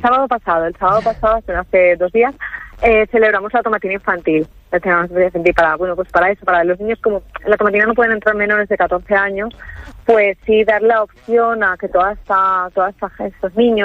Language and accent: Spanish; Valencian Community, Spain; Sabemos cómo somos los valencianos, ¿eh?